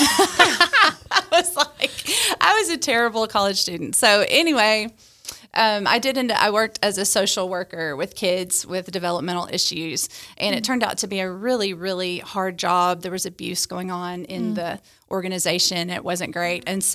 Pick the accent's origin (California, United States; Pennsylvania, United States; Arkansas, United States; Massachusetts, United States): Arkansas, United States; Pine Bluff; I was raised in Pine Bluff, Arkansas.